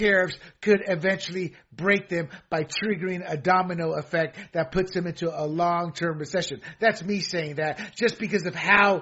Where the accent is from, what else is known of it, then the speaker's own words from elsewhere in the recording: United States; accent: American; like my freaking cousins have towards my American accent now.